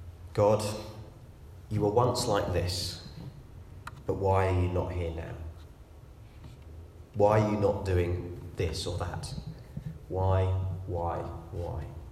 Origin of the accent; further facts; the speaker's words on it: United Kingdom; You know, we're British, we don't say things out loud like that.